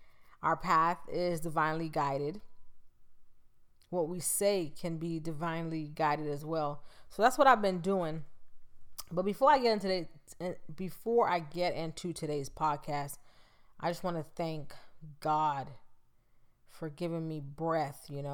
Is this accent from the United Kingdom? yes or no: no; Bahamas; But that was in the 90s growing up in the Bahamas.